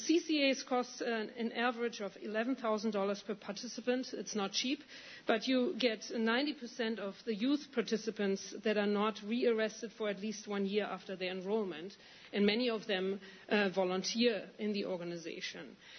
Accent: Cortland, New York, United States; I'm from Cortland

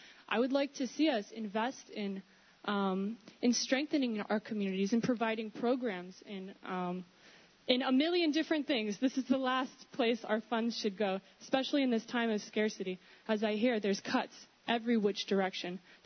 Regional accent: California, United States; I'm from California, and I've seen your future. My state is covered with prisons

